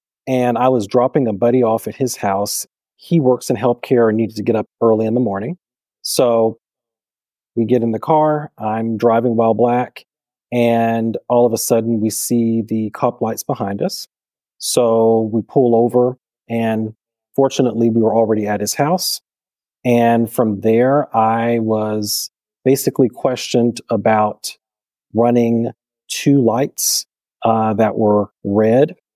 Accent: Alabama, United States; I was literally 3 weeks from moving back to my home state of Alabama.

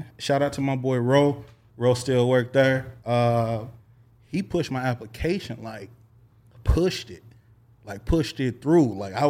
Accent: Little Rock, Arkansas, United States; Yeah, man … I hail from Little Rock, Arkansas, man. 501 to the death of me, you know. City boy, country boy, you know, good living, you know.

